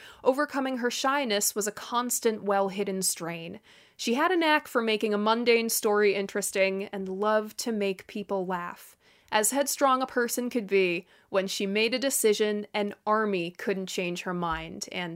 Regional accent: United States; This is so funny coming from I'm American, and Beverly Hillbillies is kind of this like old school TV institution

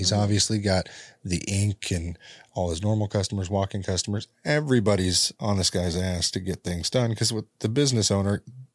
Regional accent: California, United States; Now, if it was me, I'm from California, I've dealt with the streets.

